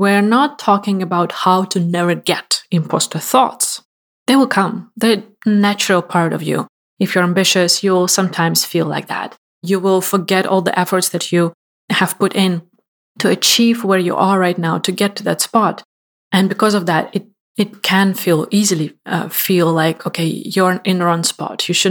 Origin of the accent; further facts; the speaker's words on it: Ukraine; one of the top three universities in my home country, in Ukraine.